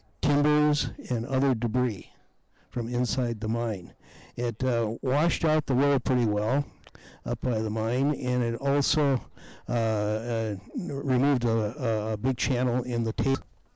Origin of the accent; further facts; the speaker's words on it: Duluth, Minnesota, United States; I'm from Duluth, Minnesota, and I have a history with Holden Village going back to 1969.